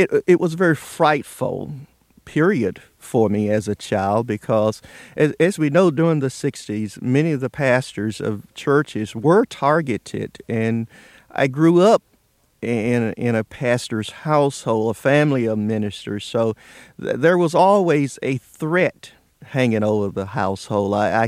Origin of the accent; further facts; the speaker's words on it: Roxboro, North Carolina, United States; Roxboro, North Carolina, a little city outside of Durham.